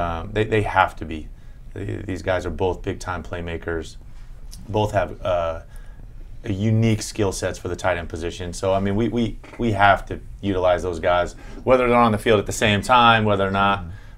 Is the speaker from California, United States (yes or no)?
yes; San Diego, California, United States; So I grew up playing a lot of soccer. I grew up soccer in San Diego is like king.